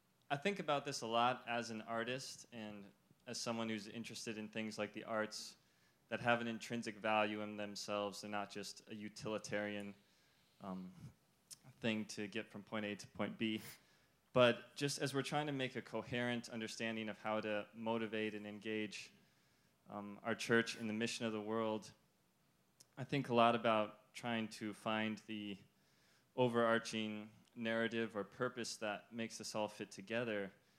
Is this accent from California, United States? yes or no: yes; Santa Barbara, California, United States; I'm from Santa Barbara.